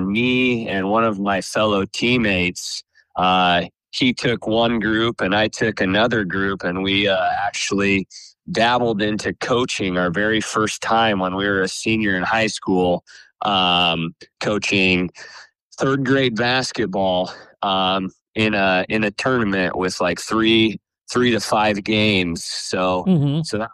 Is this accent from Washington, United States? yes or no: no; Fairbury, Nebraska, United States; So I was born and raised in Fairbury, Nebraska.